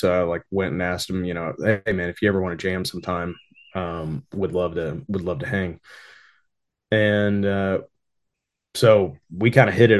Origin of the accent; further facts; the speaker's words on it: Fort Smith, Arkansas, United States; And I went down to the farmer's market in my hometown of Fort Smith, Arkansas, and started setting up on the corner with my guitar and started playing for tips.